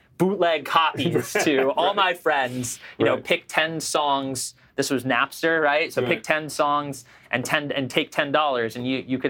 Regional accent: Boca Raton, Florida, United States; We grew up in Boca Raton, Florida

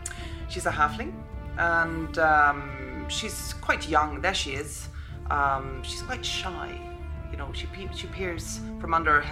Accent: Stockholm, Stockholm County, Sweden; I'm an actor from Stockholm, Sweden.

